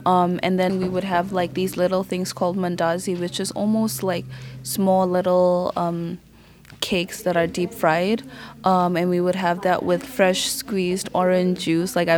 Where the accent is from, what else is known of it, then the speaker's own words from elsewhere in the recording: Botswana; also born or lived in Uganda; I basically am from Uganda and both my parents are from Uganda. However, I grew up in Botswana all of my life.